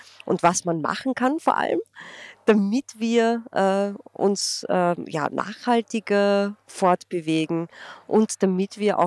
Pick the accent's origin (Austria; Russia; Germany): Austria; Vienna; ich bin Verhaltensbiologin und ich komme aus Wien